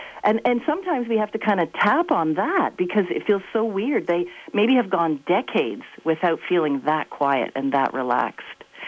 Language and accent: English; Ontario, Canada; Well, I'm from Ontario, yep.